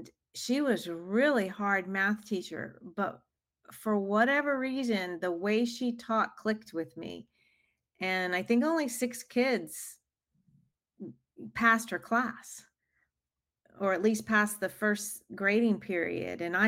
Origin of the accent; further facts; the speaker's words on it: Georgia, United States; Well, growing up in Georgia, my dad was a medical student, and I have three brothers growing up, and there was no money.